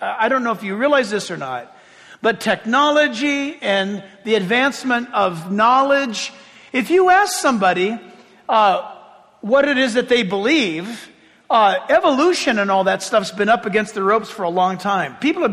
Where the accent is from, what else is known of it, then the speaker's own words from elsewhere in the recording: United States; born there; I'm an American, and also I was born in the United States.